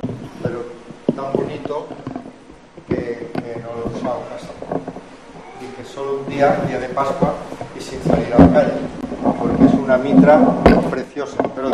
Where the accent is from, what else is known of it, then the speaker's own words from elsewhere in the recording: Benimarfull, Valencian Community, Spain; now in Huelva, Spain; el escudo de Huelva y el escudo de mi pueblo, Benimarfull. Una ciudad y un pequeño pueblo, hermanados en la mitra